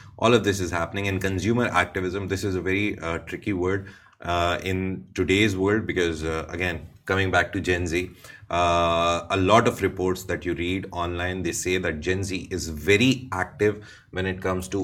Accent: Pakistan; I know it like personally because I'm Pakistani, obviously.

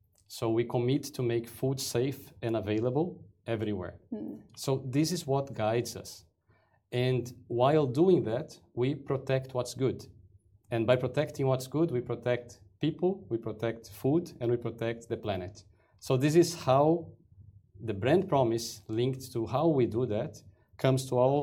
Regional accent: Brazil; I come from Brazil.

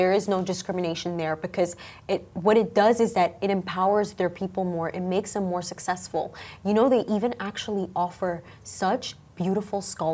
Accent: Sudan; Because I'm from Sudan. Mm-hmm. And my country right now, it's at war.

